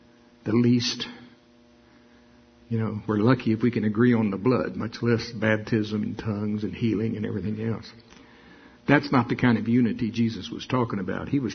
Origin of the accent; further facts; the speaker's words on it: the South, United States; Y'all, I am from the South.